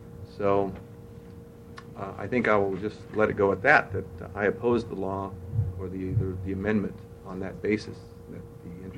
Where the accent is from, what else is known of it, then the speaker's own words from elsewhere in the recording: Portland, Oregon, United States; I'm from Portland, Oregon.